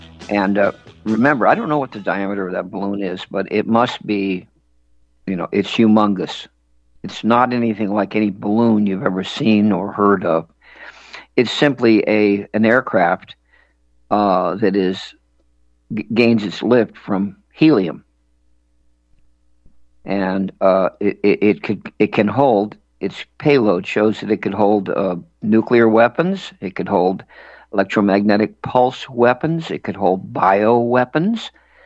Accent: United States; I'm just an American.

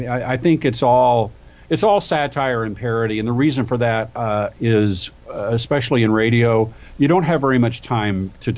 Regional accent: Tulsa, Oklahoma, United States; Well, I grew up in near Tulsa, Oklahoma.

